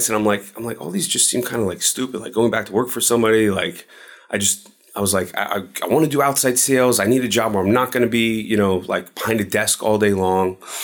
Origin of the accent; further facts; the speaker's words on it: New York, United States; moved away as an adult; now in Austin, United States; I'm originally from New York. So I was a real estate broker for 10 years. When I was 32, I decided, you know what? I want to change. I was tired of the cold weather. Picked up my stuff and moved to Austin, Texas.